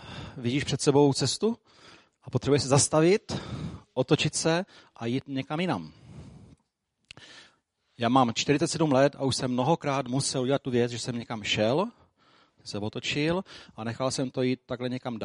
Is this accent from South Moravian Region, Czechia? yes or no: yes; Vyškov, South Moravian Region, Czechia; já jsem rodilý Vyškovák